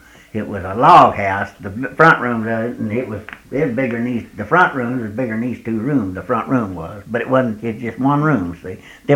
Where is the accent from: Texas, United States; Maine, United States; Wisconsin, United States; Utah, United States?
Texas, United States; born there; I was born in Lamar County.